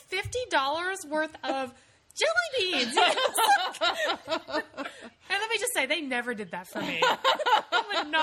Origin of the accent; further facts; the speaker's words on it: Myrtle Beach, South Carolina, United States; I mean, you know, I'm from Myrtle Beach.